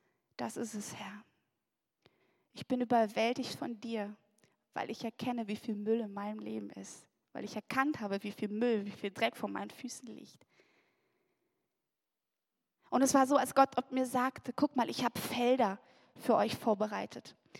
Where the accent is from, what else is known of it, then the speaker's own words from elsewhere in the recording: Ennepetal, North Rhine-Westphalia, Germany; Ich komme aus Ennepetal.